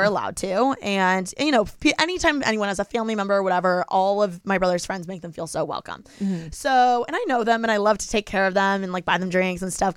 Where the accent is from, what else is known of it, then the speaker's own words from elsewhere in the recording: Bloomington, Indiana, United States; Okay, so as we all know, IU, Bloomington, mm-hmm. is my hometown.